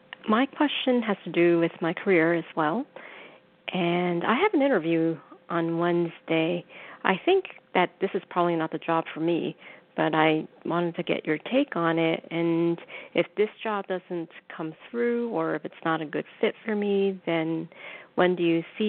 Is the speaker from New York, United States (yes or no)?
yes; New York, United States; I'm from New York